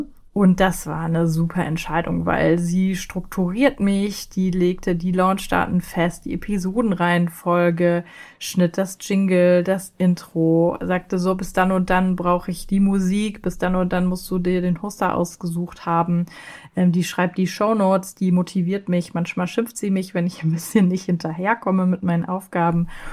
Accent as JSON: {"language": "German", "region": "Rhineland", "country": "Germany", "accent": "Rhineland", "said": "Ja, ich bin Rheinländerin, ich mag das. Es kommt auch manchmal in meinem Akzent durch"}